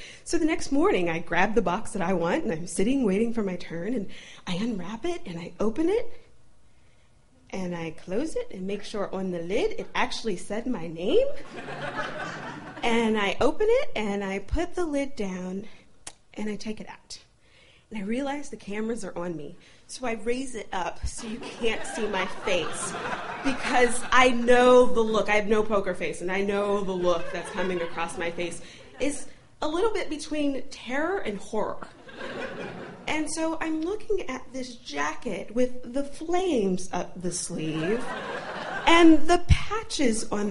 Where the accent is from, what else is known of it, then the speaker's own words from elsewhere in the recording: Ohio, United States; now in Baltimore, United States; I'm originally from Ohio. I moved to Baltimore, to the big city